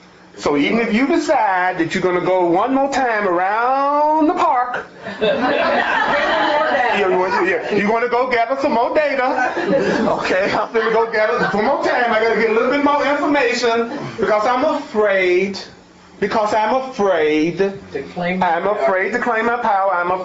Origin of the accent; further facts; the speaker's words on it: the South, United States; and I grew up black in the South, and I didn't have a lot of money